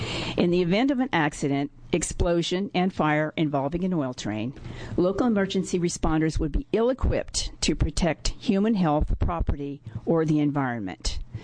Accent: Eugene, Oregon, United States; I'm here from Eugene, Oregon.

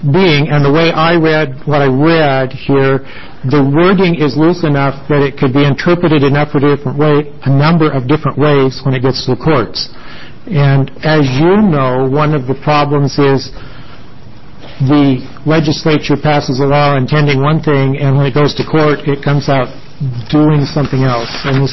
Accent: Roseburg, Oregon, United States; from Roseburg, Oregon. I live on a ranch.

